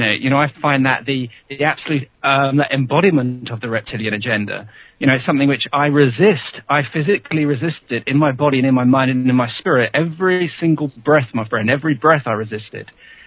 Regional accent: United Kingdom; I mean, I suppose that might be something to do with being British.

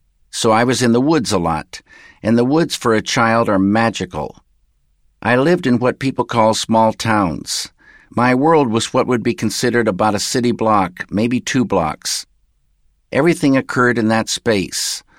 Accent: Pacific Northwest, United States; I started out just as a regular person growing up in the Northwest. My father was a research scientist for the Department of Agriculture, studying trees.

